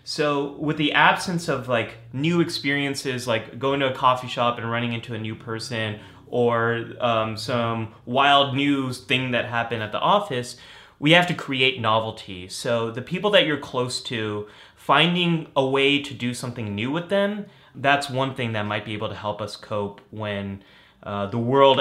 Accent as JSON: {"language": "English", "region": "California", "country": "United States", "tie": "born or raised there", "said": "I grew up in Northern California. I never lived through anything like this before."}